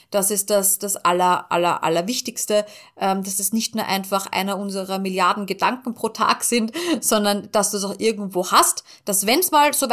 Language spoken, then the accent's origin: German; Austria; ich komme aus Österreich